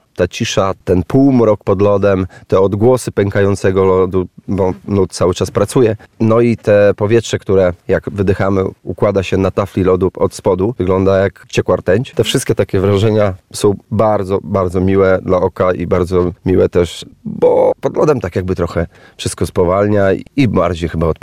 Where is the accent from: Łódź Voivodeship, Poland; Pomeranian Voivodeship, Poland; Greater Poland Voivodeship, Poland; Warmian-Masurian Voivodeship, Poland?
Warmian-Masurian Voivodeship, Poland; bo wychowałem się na Mazurach. Tam mieszkałem całe dzieciństwo, wczesną młodość.